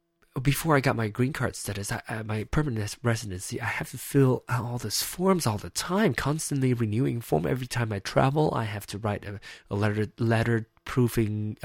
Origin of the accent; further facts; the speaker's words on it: Malaysia; English is a second language; Me, for instance, I am not American. I am Malaysian and by nationality.